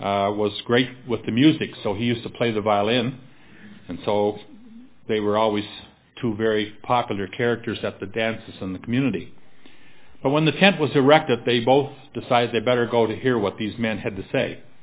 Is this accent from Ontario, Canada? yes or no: no; Prince Edward Island, Canada; born there; I was born in Prince Edward Island a few years ago, and my parents were saved when the first gospel tent was erected in that province.